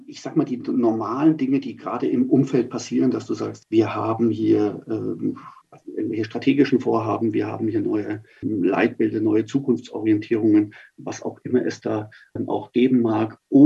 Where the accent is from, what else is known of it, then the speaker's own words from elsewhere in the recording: Nuremberg, Bavaria, Germany; Wenn ich als Nürnberger, meine Söhne, die sind in München sozialisiert